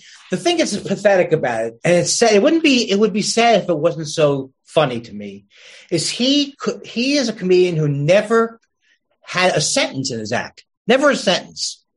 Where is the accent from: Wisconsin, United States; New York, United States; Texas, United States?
New York, United States; I mean, I didn't start in New York, even though I'm from New York.